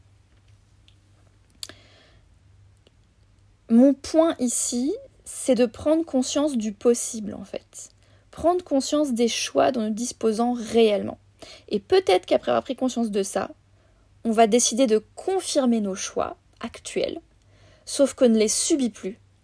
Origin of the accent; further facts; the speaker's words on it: France; en tant que Française dans un pays occidental